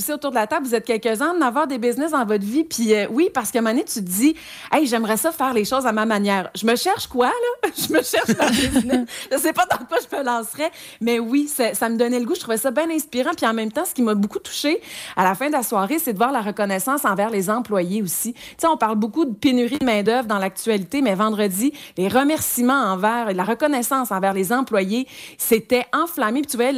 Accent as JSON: {"language": "French", "town": "Granby", "region": "Quebec", "country": "Canada", "tie": "born or raised there", "said": "C'était chez nous à Green Bay."}